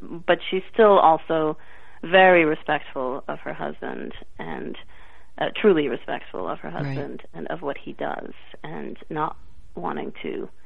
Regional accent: France; English is a second language; And, I'm half Indian and I'm half American and I grew up in France.

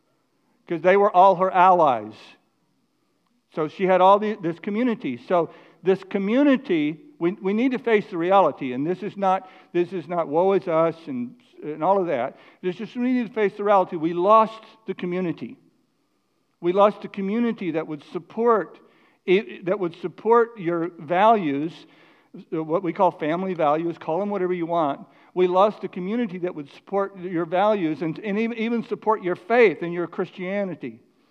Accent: McKinney, Texas, United States; when I grew up in McKinney, Texas, the whole community was shared values that were connected really with the Bible.

